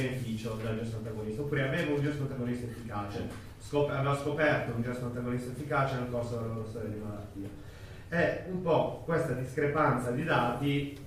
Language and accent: Italian; Apulia, Italy; ho 29 anni, sono pugliese ma vivo in Sardegna ormai da qualche anno